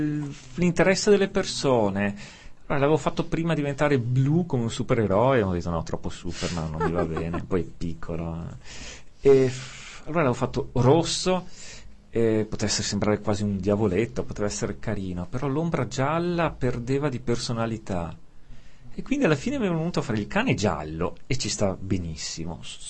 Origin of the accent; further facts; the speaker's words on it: Veneto, Italy; Il cane, ho capito, già siamo veneti, quindi lasciamo perdere.